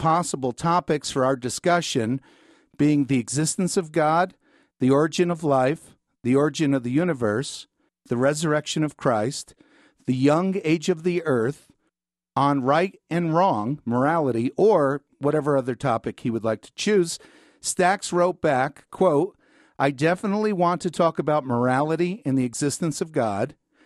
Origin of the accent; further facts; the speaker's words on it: New Jersey, United States; Yeah, I'm from Passaic County.